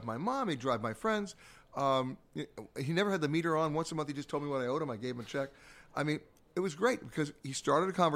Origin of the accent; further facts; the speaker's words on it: United States; Although, I have to tell you, and I'm almost embarrassed as an American to say this